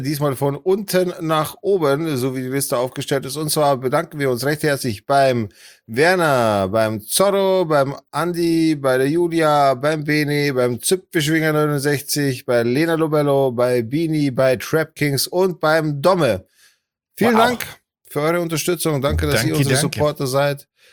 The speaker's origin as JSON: {"language": "German", "country": "Poland", "second_language": "German", "lives_now": "Germany", "said": "Ich als Pole ohne deutschen Pass muss wieder."}